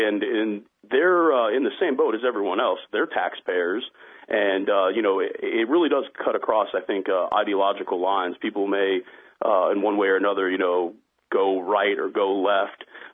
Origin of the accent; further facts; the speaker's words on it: Texas, United States; We'd love to make it back down to Texas. It's been too long, my home state